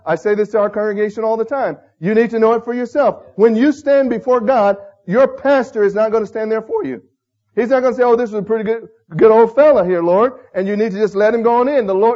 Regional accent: Oklahoma, United States; now in Texas, United States; I'm from Oklahoma, but I live in Texas.

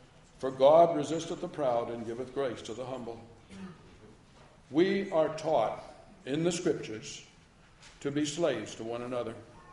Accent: United States; I'm an American. I find it very offensive. I've been raised from the time I could breathe air nearly to believe that we're all equal.

